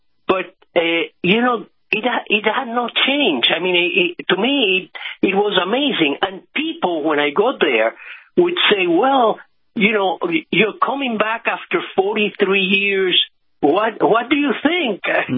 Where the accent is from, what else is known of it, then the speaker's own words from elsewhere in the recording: United States; I am American.